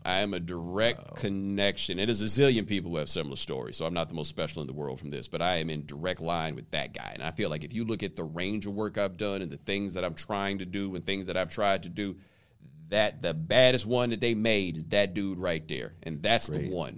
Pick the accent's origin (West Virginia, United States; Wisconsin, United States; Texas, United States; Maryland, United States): Texas, United States; Houston; also born or lived in Waller; People are like, you're not from Houston. No, I grew up in Houston. The address says Houston, but my parents taught at Prairie View when I was growing up, and I went to school in the next town over, which is called Waller